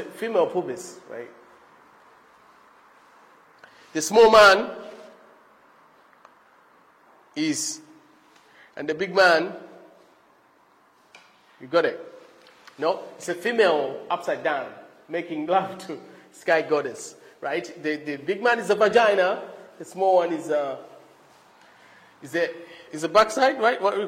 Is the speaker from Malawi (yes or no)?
yes; Malawi; Me, growing up in Malawi, as a youth